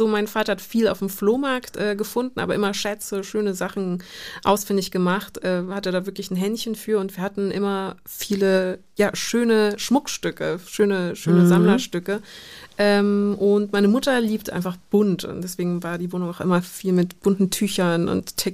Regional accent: Munich, Bavaria, Germany; born there; Und dann haben sie es in Deutschland versucht und sind in München geblieben. Und dann bin ich hier in München geboren.

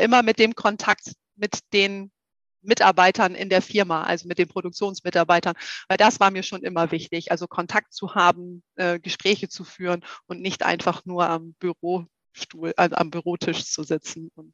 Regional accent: Lower Saxony, Germany; moved away as an adult; ursprünglich komme ich ja aus Niedersachsen, also aus Norddeutschland und bin ja hier mit meinem Mann nach Hessen gezogen.

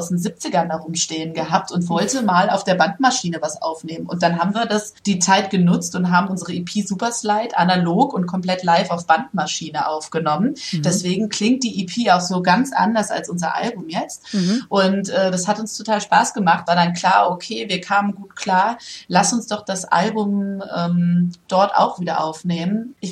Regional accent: Hesse, Germany; born there; weil ich habe früher in Darmstadt studiert und habe dann lange Zeit gewohnt. Ich bin ja auch eigentlich gebürtige Hessin.

